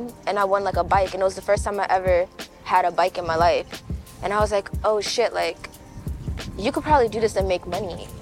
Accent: New York, United States; born there; I was born in New York.

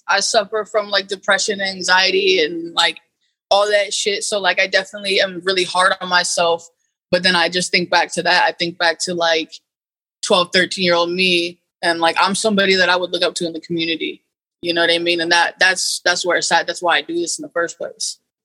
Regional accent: Eureka, California, United States; I grew up in Eureka, you know, in the same neighborhood, and, you know, I grew up on over like near Winco and the projects over there.

